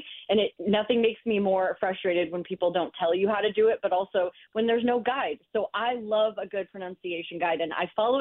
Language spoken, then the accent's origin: English; St. Louis, Missouri, United States; I always get excited when I get to talk to anybody in St. Louis, my hometown, and the place I grew up.